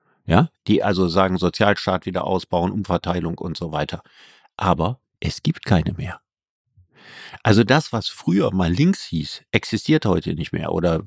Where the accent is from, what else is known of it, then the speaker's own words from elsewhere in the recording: Cologne, North Rhine-Westphalia, Germany; Also als Kölner sagt man immer